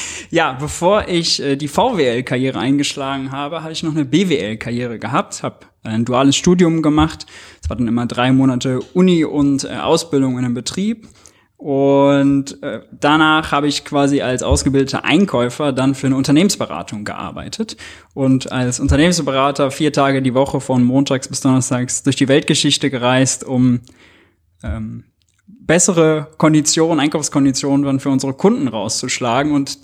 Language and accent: German; Mönchengladbach, North Rhine-Westphalia, Germany; moved away as an adult; now in Berlin, Germany; Ja, ich wohne jetzt zwar in Berlin, bin aber aufgewachsen und geboren in Mönchengladbach in NRW.